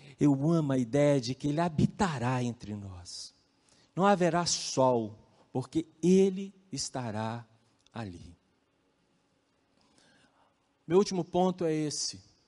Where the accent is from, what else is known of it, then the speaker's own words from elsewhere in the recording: Minas Gerais, Brazil; Eu sou mineiro, mineiro é bom de história.